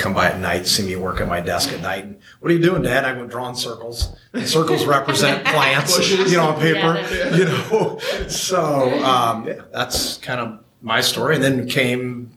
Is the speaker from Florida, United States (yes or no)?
no; Moline, Illinois, United States; I went to born and raised in Moline, Des Moines High School, and then went to Western Illinois University.